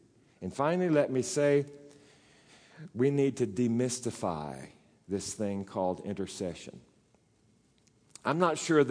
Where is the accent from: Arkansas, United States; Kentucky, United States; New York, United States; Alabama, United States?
Arkansas, United States; You all know I'm from Arkansas, and that's one of those traditional classic Pentecostal places.